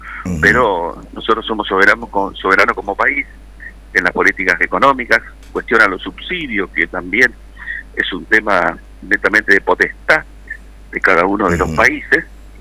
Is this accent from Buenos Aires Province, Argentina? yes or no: no; Santo Tomé, Corrientes, Argentina; quienes somos de frontera, y yo que soy oriundo de Santo Tomé, sé que esos temas son siempre cíclicos